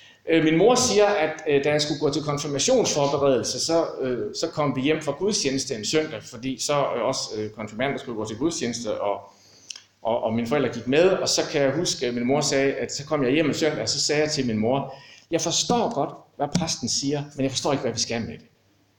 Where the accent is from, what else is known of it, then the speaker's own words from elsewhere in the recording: Billund, Region of Southern Denmark, Denmark; En lidt speciel ting, jeg er vokset op i Billund